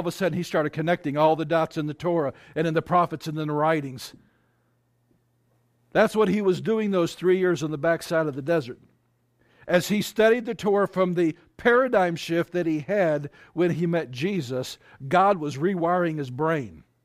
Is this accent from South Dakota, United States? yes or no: no; St. Louis, Missouri, United States; when I was raised in St. Louis, there was a very up-and-coming Baptist church that I was a part of for a time.